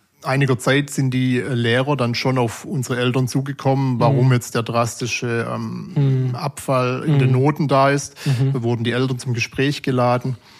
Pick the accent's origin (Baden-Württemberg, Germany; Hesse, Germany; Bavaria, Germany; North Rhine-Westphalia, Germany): Baden-Württemberg, Germany; born there; Ja, meine Kindheit, also ich bin 1988 geboren in der Nähe von Stuttgart